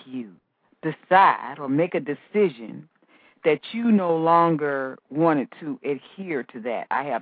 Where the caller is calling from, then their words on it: Wisconsin, United States; I'm calling from the Midwest. Wisconsin, to be in particular.